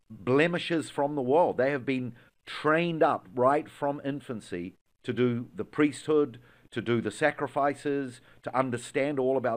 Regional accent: New Zealand; But I'm from New Zealand.

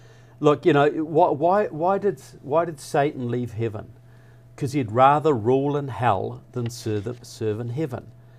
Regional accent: New Zealand; I am from New Zealand.

